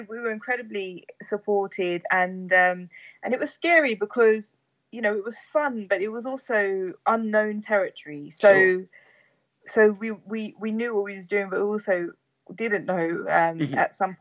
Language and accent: English; United Kingdom; I had a short called Things I'm Asked as a British Muslim.